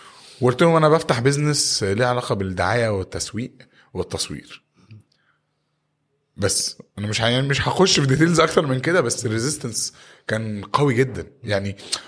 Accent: Alexandria, Alexandria Governorate, Egypt; انا اسكندراني شغال في القريه الذكيه مهندس

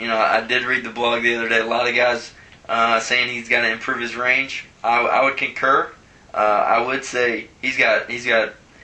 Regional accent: Cincinnati, Ohio, United States; they know I'm from Cincinnati

